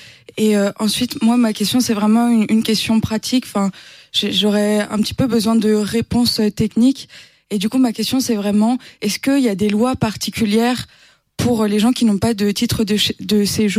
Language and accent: French; Rennes, Brittany, France; Bonjour, je viens de Rennes.